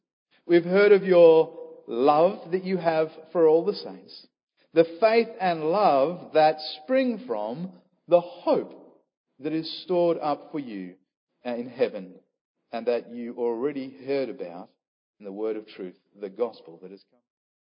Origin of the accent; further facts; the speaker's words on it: Australia; now in South Africa; I am an Australian, confession time. I'm an Australian who lives and works in South Africa and who is preaching in the UK.